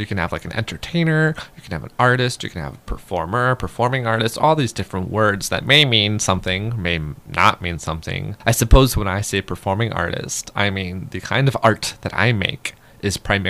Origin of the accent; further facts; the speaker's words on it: Milwaukee, Wisconsin, United States; I grew up in Milwaukee. And you can tell because I don't put the L in Milwaukee. So I grew up in Milwaukee for the first 18 years of my life.